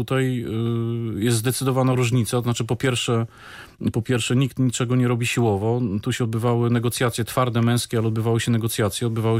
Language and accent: Polish; Bydgoszcz, Kuyavian-Pomeranian Voivodeship, Poland; No, jestem chłopakiem z Bydgoszczy